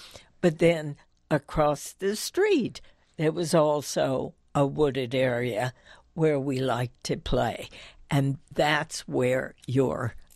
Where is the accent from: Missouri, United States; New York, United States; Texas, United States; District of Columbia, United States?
District of Columbia, United States; Washington; I grew up here in Washington in the Petworth section of Washington, D.C. Our house backed up to woods before construction took place.